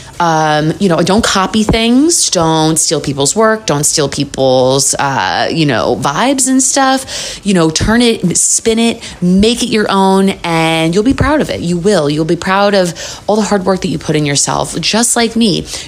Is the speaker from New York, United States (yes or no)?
yes; New York, United States; that's definitely like in my nature being a New Yorker. We keep it real up in here.